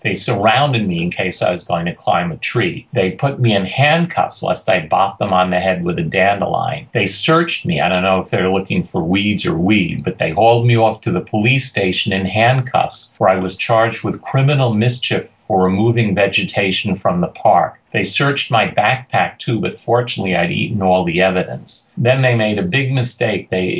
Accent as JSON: {"language": "English", "town": "New York City", "region": "New York", "country": "United States", "tie": "born or raised there", "said": "I grew up in Queens in New York City."}